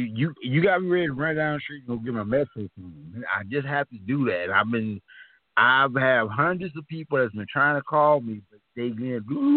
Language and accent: English; St. Louis, Missouri, United States; I'm from St. Louis, Missouri, so I'm very familiar with where you are.